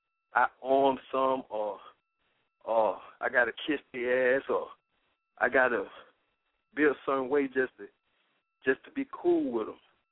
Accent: Atlanta, Georgia, United States; Being I was from Atlanta made me a popular guy instantly due to my dress code and communicating skills.

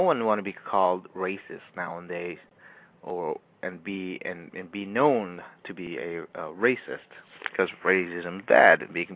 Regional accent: Philippines; Whether you be like Asians, like myself, I'm a Filipino.

